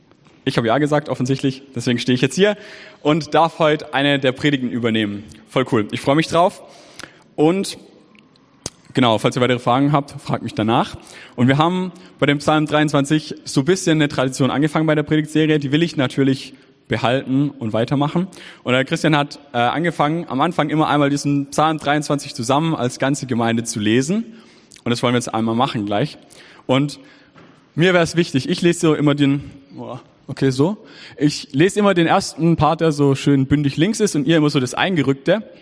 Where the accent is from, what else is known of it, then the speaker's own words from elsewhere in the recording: Baden-Württemberg, Germany; ich bin Schwabe, ich glaube, man hört's.